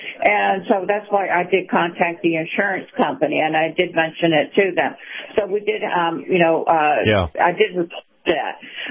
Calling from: Sarasota, Florida, United States; I'm calling from Sarasota.

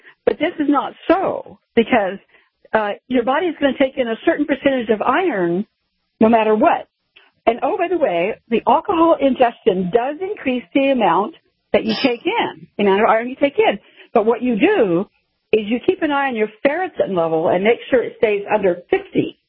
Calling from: San Francisco, California, United States; San Francisco.

